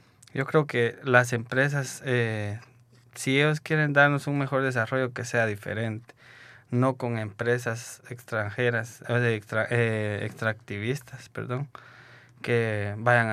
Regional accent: Guatemala; nosotros como guatemaltecos lo tenemos todo.

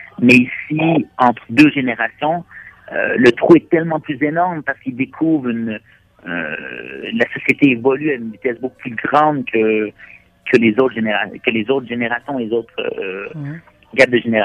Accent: Montreal, Quebec, Canada; now in Beijing, China; je suis originaire du Québec, plus précisément de Montréal, et puis j'habite Beijing depuis déjà 7 ans.

